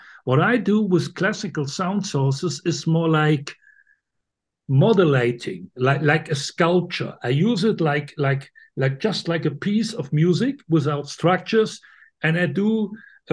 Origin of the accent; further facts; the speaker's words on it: Cologne, North Rhine-Westphalia, Germany; English is a second language; has been shown in a few operas in Cologne, in my hometown Cologne, and in Düsseldorf, in the Ruhr area.